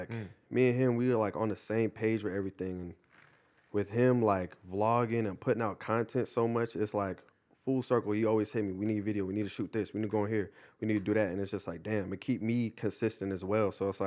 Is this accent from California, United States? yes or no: yes; Ontario, California, United States; I went to high school in Upland, but I'm originally from Ontario, but I went to Upland for football.